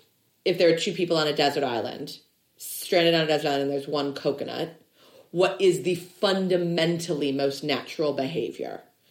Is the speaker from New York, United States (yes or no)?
no; Illinois, United States; no, we're both from Illinois, actually.